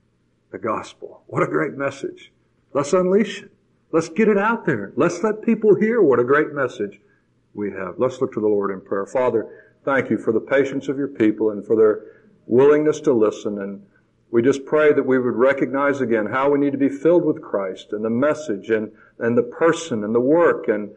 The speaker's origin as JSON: {"language": "English", "town": "Jacksonville", "region": "Florida", "country": "United States", "tie": "born or raised there", "said": "eventually went back to Jacksonville, Florida, which is my hometown"}